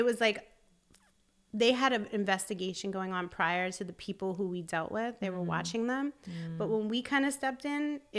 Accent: New York, United States

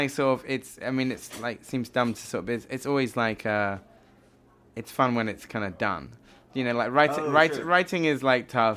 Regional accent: South West England, United Kingdom; because I grew up in the West Country in England, which is a very rural area

